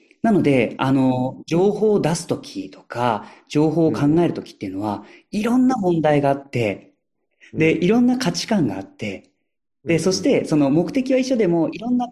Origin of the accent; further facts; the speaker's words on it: Fukuoka, Japan; accent: Hakata dialect; 福岡県福岡市の出身で、今も福岡ファンは福岡市内にあります。